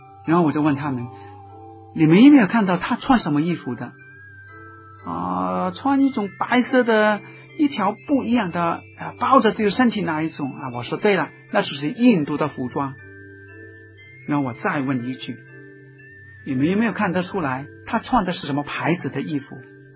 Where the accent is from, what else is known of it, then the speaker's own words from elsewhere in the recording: Hong Kong; 我们香港人有时说